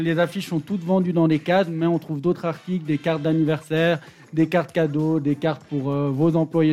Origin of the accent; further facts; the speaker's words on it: Geneva, Switzerland; moi, je suis de Genève